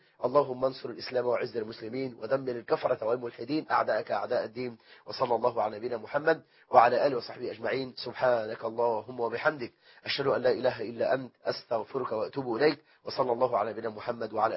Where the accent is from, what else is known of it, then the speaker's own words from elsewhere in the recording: Egypt; بلدنا مصر